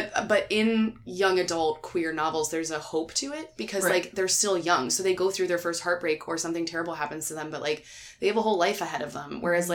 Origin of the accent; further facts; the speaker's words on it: Delaware, United States; It's set in Delaware, and I'm from Delaware, so I loved that.